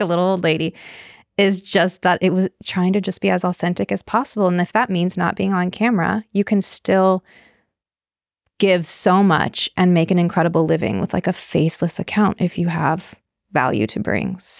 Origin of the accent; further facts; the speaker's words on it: California, United States; So I grew up in California, short story. Grew up in California and I did acting and modeling when I was young.